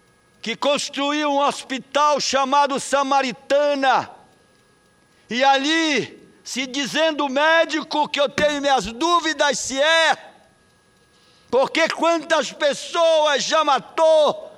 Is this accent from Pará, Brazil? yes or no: yes; Pará, Brazil; prefeito de Salinópolis, de uma das cidades mais belas da minha terra